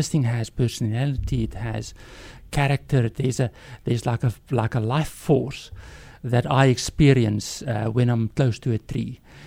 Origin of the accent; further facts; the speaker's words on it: South Africa; moved away; I'm born and bred in South Africa. We moved here as a family in about 12 years ago.